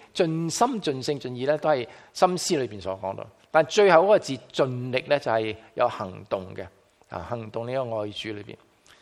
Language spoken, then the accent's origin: Chinese; China; 我们中国人对这个道呢，就会感觉上面比较高深一点的